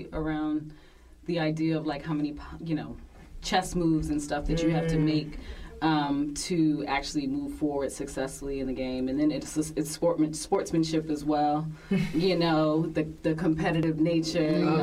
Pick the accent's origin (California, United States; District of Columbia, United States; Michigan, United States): District of Columbia, United States; Washington; now in Atlanta, United States; that's right, I'm from Washington, D.C.